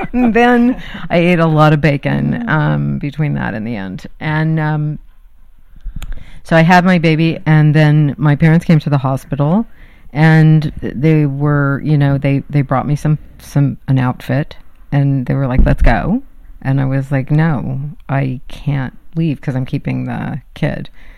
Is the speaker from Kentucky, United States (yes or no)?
no; Palos Verdes, California, United States; I grew up in Palos Verdes.